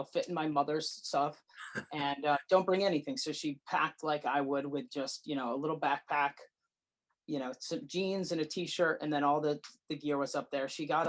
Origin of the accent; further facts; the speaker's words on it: Stowe, Vermont, United States; The origin is I grew up in Stowe, Vermont, where we're located. My parents have a brick and mortar ski shop.